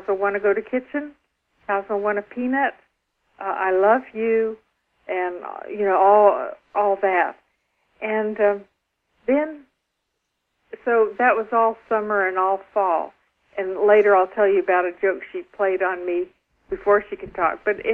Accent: Texas, United States; and I grew up in Texas, and I love the smell of Mexican chilies.

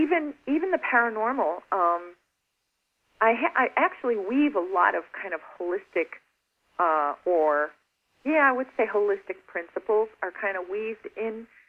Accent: Chicago, Illinois, United States; I have so many stories growing up in Chicago. I mean, really bizarre stories.

